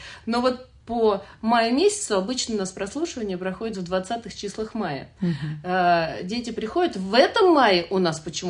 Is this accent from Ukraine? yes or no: no; Ramenskoye, Moscow Oblast, Russia; я родилась в Раменском. И всю жизнь я провела в Раменском.